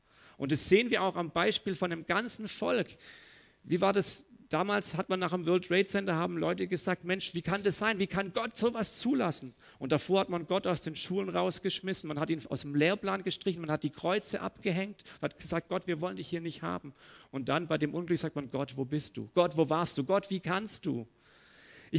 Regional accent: Hemmingen, Germany; wenn die Bauern in Hemmingen, da wo ich aufgewachsen bin

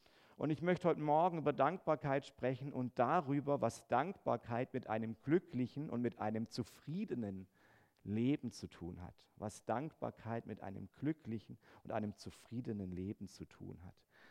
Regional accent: Hemmingen, Baden-Württemberg, Germany; bei uns im Strohgäu, also aus Hemmingen, wo ich herkomme

